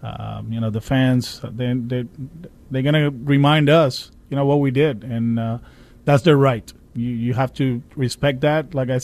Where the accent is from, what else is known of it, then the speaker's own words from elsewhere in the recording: Caguas, Puerto Rico; I'll be in Caguas back home just with the kids and doing other stuff in my hometown.